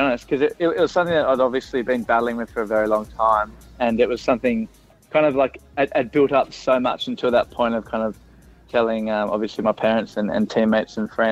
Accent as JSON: {"language": "English", "region": "Tasmania", "country": "Australia", "tie": "born or raised there", "said": "like I grew up in Tassie where, you know, there's that kind of, it can be toxic in the football environment"}